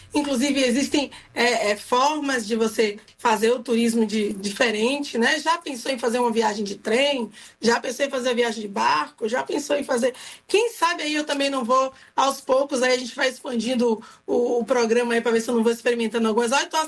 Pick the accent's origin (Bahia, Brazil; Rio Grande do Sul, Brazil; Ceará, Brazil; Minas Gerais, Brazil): Bahia, Brazil; Salvador; Península de Itapajipe, que é meu lugar aqui, onde eu moro, onde eu nasci, onde eu vivo, onde eu estou o tempo inteiro, porque é o meu lugar, né?